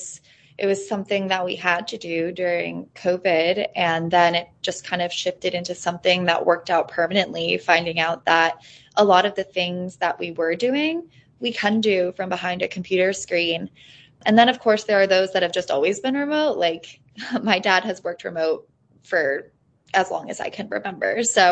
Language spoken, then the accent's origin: English; Holly, United States; that was always a fun job to have with my lake knowledge growing up in Holly.